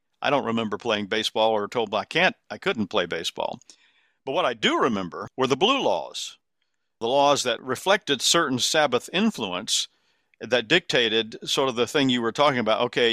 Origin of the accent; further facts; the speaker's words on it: Columbia, South Carolina, United States; I had similar parallel things growing up in the Methodist Church in Columbia, South Carolina, where I'm from.